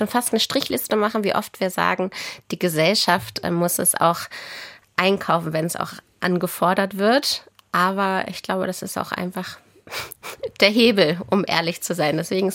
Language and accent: German; Schleswig-Holstein, Germany; Ich komme aus Schleswig-Holstein, das war gefühlt wie eine andere Welt.